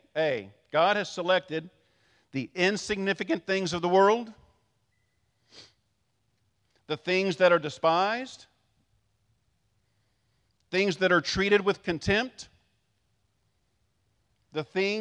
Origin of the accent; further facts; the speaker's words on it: Marion, Illinois, United States; also born or lived in Hayti, Missouri; I'm from Marion, I was born in Hayti, Missouri. Now raise your hand if you've ever heard of it.